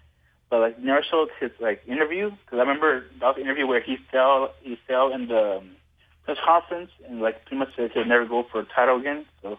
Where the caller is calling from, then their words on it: Dallas, Texas, United States; Hey, Brian and Mike. … from Dallas, Texas.